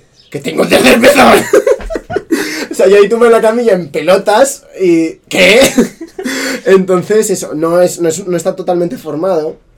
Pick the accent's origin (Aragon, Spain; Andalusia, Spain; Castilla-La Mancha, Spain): Aragon, Spain; Zaragoza; born there; en Zaragoza, y cuando salimos del hospital para que me llevasen a casa